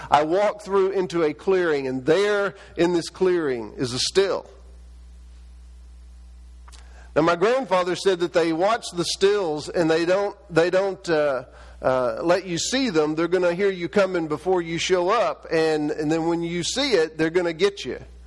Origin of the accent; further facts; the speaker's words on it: Texas, United States; When I was a child growing up in East Texas and visiting my grandparents in South Arkansas